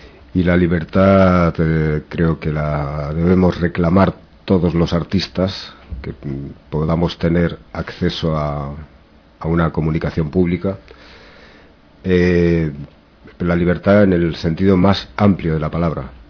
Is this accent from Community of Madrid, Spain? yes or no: yes; Madrid, Community of Madrid, Spain; also born or lived in Frankfurt / Valencia / A Coruña / Mexico City; now in Bilbao, Spain; Yo nací en Frankfurt, nací en Alemania y me crié en Madrid. Mis padres son de Madrid, se puede decir que soy madrileño. Y he vivido en Madrid, en Valencia, en La Coruña, en México, DF, en Almería.